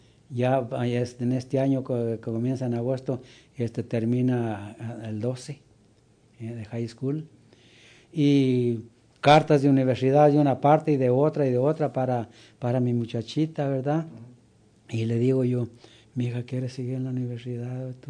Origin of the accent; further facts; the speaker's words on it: Mexico; moved away; yo vine de México a hacerle solicitud